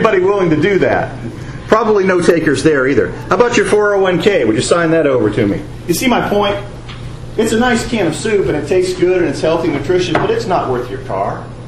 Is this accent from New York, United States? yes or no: no; Bangor, Maine, United States; and I grew up in Bangor, Maine, by the way, not very far from here, just up the road a few hours.